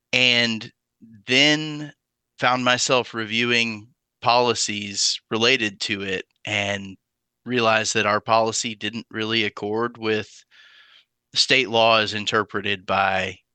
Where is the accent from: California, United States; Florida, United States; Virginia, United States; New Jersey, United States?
Florida, United States; now in Alabama, United States; I'm originally from Florida, but I live in Alabama